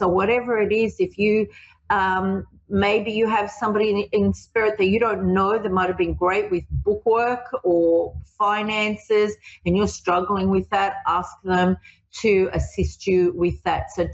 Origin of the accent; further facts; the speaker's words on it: Australia; I'm from Australia